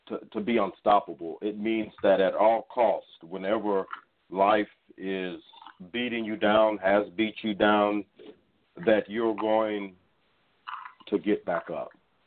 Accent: Houston, Texas, United States; Absolutely. I grew up in Houston, Texas. 1980 is the year that I was born. I grew up in a broken home.

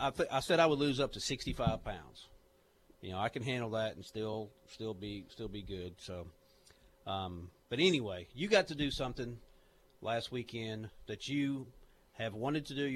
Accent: the South, United States; and then remembered I'm from the South, and just kind of caught back up with me.

